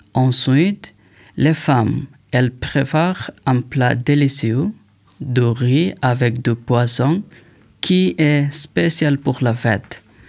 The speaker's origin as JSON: {"language": "French", "country": "Bangladesh", "second_language": "French", "said": "je viens de Bangladesh."}